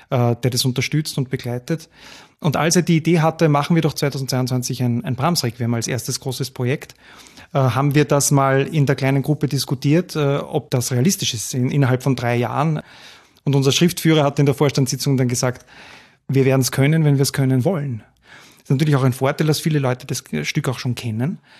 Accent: Gmünd, Lower Austria, Austria; Also ich bin 42. Ich komme aus dem hohen Norden Österreichs, ich komme aus Gmünd, aus dem Waldviertel, und habe in Wien Kirchenmusik und Gesangspädagogik studiert

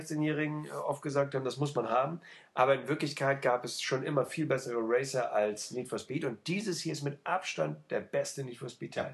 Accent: Hamburg, Germany; Das hat mich natürlich als Hamburger gestört

